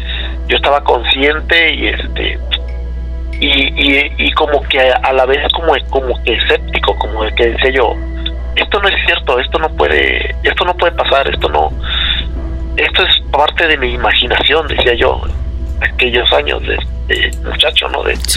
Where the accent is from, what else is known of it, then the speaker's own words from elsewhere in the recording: Veracruz, Mexico; moved away as an adult; now in Mexico City, Mexico; De hecho, yo soy de allá de Veracruz. Yo allá estudié y allá hice toda mi infancia, mi adolescencia, y me vine para la Ciudad de México hace 14 años, estoy aquí en la Ciudad de México, pero sí, toda mi vida pues es de allá de Veracruz.